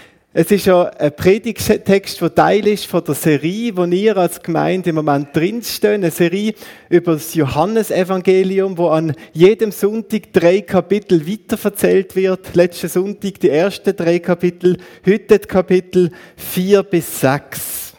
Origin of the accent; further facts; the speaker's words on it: Basel, Basel-Stadt, Switzerland; Ich als Basler, von weit weg, aus einer fremden Kultur, mit einem ziemlich lustigen Akzent